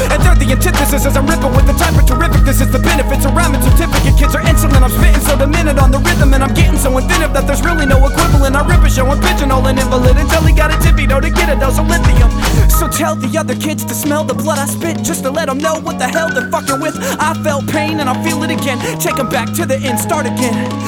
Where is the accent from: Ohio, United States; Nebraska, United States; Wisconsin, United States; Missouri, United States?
Missouri, United States; Kansas City; I was born and raised in Kansas City.